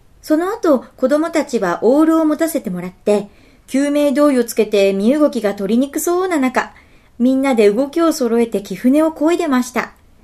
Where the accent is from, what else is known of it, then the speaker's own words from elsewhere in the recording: Niigata, Japan; 同じ新潟県出身だね。